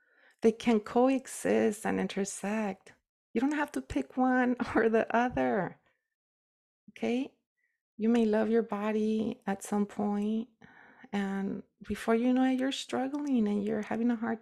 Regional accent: Nayarit, Mexico; I'm from Nayarit, from El Rancho

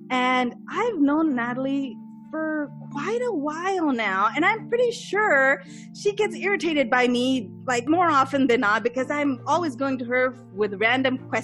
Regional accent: Pakistan; I'm growing up in Pakistan

